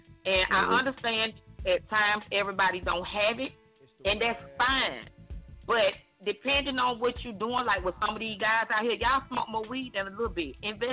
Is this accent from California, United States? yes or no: no; Atlanta, Georgia, United States; I'm from Atlanta. I'm from Atlanta, born and raised.